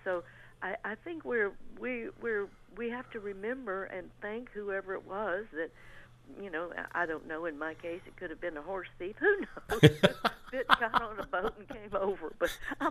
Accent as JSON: {"language": "English", "region": "Alabama", "country": "United States", "tie": "born or raised there", "said": "But I, as a child, this is growing up in Alabama, I was always fascinated with the land of the midnight sun and reindeers."}